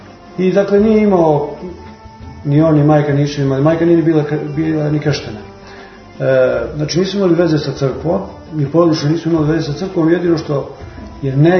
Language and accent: Serbian; Trebinje, Republika Srpska, Bosnia & Herzegovina; born there; ja sam 2. augusta 77. godine rođen u Trebinju, tamo su moji roditelji. Oboje su iz Trebinja, otac je baš rođen u Trebinju, majka je u jednom selu pored Trebinja rođena.